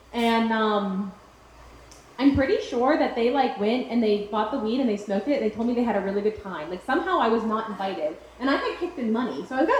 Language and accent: English; Pittsburgh, Pennsylvania, United States; So I'm from Pittsburgh, PA. I grew up in Pittsburgh. I've never lived anywhere else.